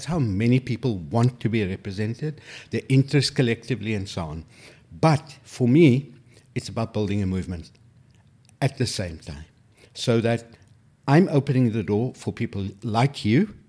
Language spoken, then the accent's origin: English; Cape Town, Western Cape, South Africa; also born or lived in Johannesburg; mainly in Cape Town